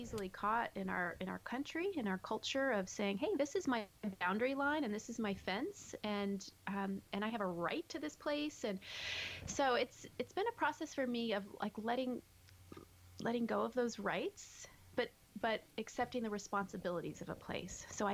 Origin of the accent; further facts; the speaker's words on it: the South, United States; I grew up too in the South, and so I had only ever seen the Southern magnolias